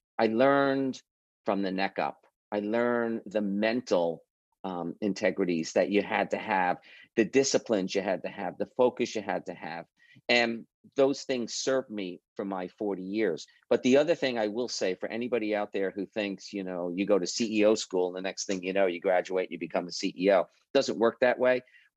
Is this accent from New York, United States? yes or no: yes; New York City, New York, United States; when I was young, 13 years old, growing up in New York City, living in the Bronx, actually, the oldest of five kids, we lived in a 2-bedroom apartment